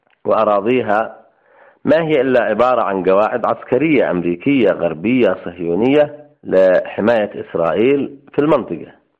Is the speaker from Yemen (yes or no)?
yes; Yemen; ولنا نحن كيمنيين